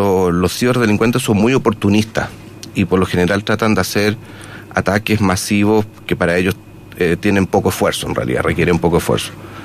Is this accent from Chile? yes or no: yes; Chile; Los chilenos ocupamos mucho redes sociales.